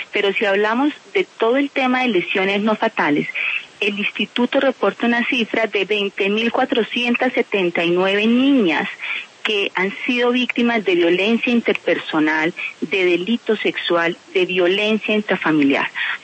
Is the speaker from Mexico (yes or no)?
no; Colombia; Yo sí creo que como Estado colombiano tenemos una deuda con nuestros niños